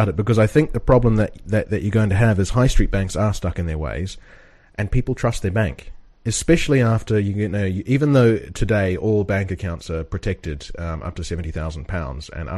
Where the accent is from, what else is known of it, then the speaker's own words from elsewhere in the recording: New Zealand; we're both from New Zealand